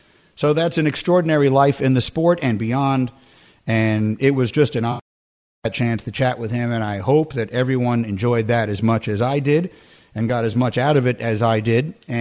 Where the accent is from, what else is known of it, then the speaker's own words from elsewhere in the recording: New York City, New York, United States; when I was growing up in New York City, both of my parents are from the Bronx, and so the Yankee game was on in my house all the time.